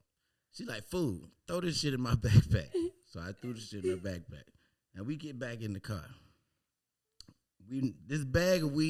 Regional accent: Chicago, Illinois, United States; We're both from Chicago.

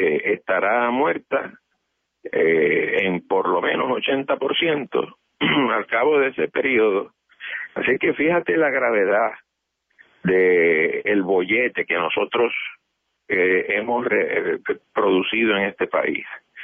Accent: New York, United States; born there; Yo nací en Nueva York.

